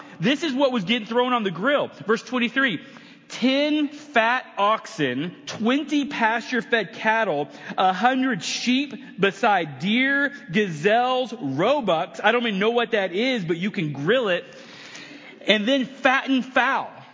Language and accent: English; United States; It said that it was 220 liters, but I'm American, so I don't even know what a liter is.